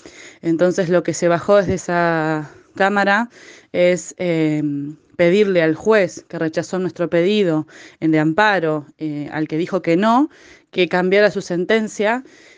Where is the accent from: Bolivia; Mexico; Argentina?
Argentina; Mar del Plata, Buenos Aires Province; en las zonas que nosotros vivimos, que son la periferia de la ciudad y que también somos Mar del Plata.